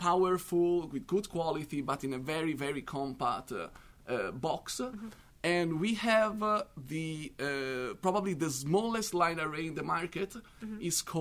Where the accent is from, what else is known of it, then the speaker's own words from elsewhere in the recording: Florence, Tuscany, Italy; English is a second language; Yeah, we are from Italy, Florence.